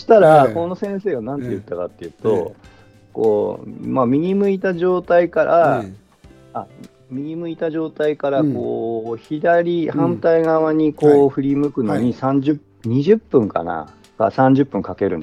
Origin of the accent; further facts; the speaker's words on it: Yamagata, Japan; あ僕山形なんですけど、宮城、隣の宮城